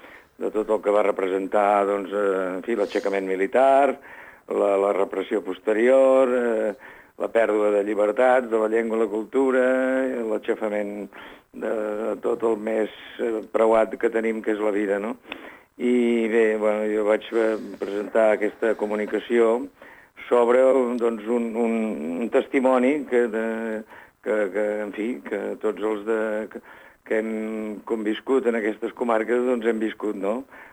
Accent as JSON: {"language": "Catalan", "town": "Vilanova i Geltrú", "region": "Catalonia", "country": "Spain", "tie": "born or raised there", "said": "jo sóc fill de Vilanova i Geltrú"}